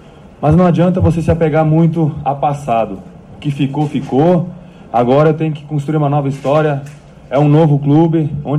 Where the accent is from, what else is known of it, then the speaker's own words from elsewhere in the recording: Mariano Moro, Rio Grande do Sul, Brazil; Eu sou natural de Mariano Moro aqui, uma cidade próxima a Erechim. Minha família toda praticamente está aí, eu tenho os irmãos em Barão de Cotegipe.